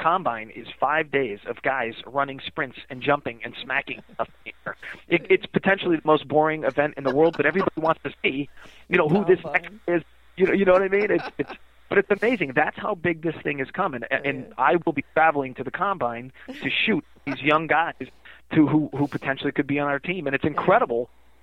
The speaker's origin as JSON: {"language": "English", "region": "East Coast", "country": "United States", "said": "I come from the East Coast where we had concrete and we played basketball every day, right? That was where I came from."}